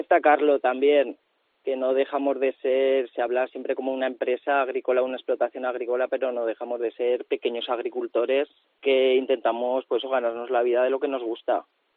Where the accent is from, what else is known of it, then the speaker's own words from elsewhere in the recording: Avena, Aragon, Spain; Pues yo soy original del pueblo de Avena, un pueblo de la Jacetania.